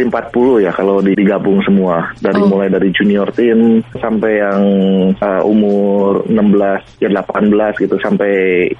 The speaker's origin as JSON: {"language": "Indonesian", "town": "Bandung", "region": "West Java", "country": "Indonesia", "said": "Karena saya asal dari Bandung, saya juga ya pulang ke Bandung juga."}